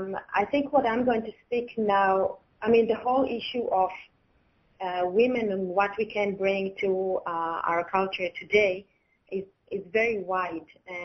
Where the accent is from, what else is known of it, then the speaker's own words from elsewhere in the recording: Israel; I'm coming from Israel, and Israel itself and the whole region, as everybody knows, is quite messy.